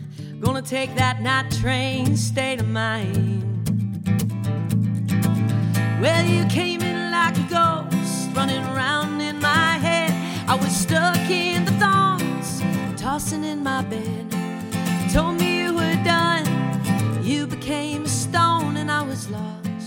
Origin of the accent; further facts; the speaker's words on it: Colorado, United States; So I grew up actually in Colorado, and I was playing a lot when I was a teen in the Denver scene back in the late 90s.